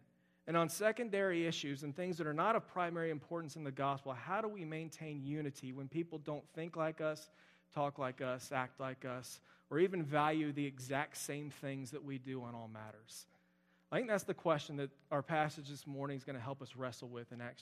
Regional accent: Houston, Texas, United States; also born or lived in Florida; I grew up in Florida. Well, I was born in Florida. We immediately moved to Houston.

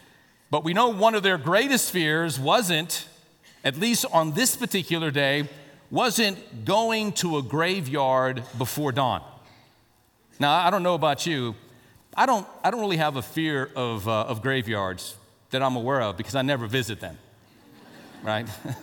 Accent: Albuquerque, New Mexico, United States; I grew up in Albuquerque

